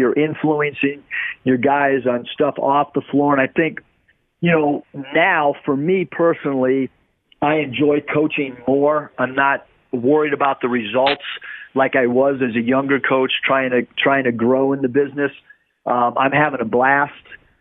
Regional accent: San Diego, California, United States; growing up in San Diego, California

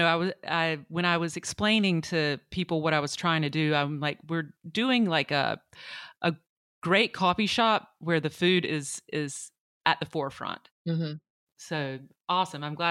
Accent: North Carolina, United States; it's a full service restaurant named after the county that I grew up in here in North Carolina.

